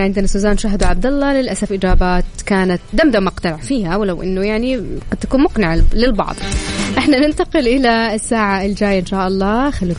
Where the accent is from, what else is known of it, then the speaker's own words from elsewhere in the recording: Taif, Makkah Province, Saudi Arabia; born there; ترى على فكرة أنا من مواليد الطائف